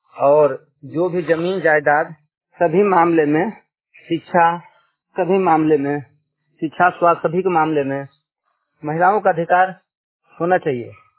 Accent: Nawada, Bihar, India; ग्राम काजी विघा, post परमा, जिला नवादा का निवासी हूँ।

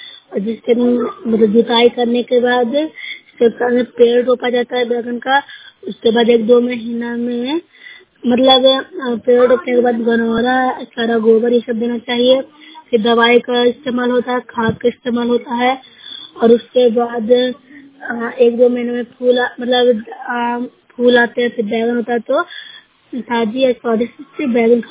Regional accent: Bihar, India; ग्राम 12 खजाना जिला नालंदा की रहने वाली हूँ।

